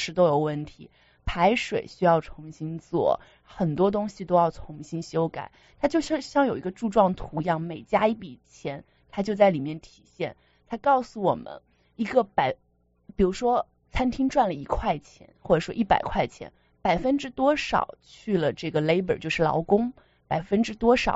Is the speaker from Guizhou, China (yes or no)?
no; Zhejiang, China; 我是浙江人，我们那儿有一种就是那种荞麦面做的